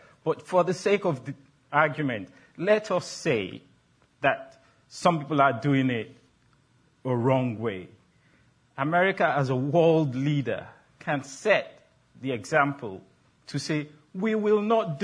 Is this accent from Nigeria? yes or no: yes; Nigeria; I am a Nigerian.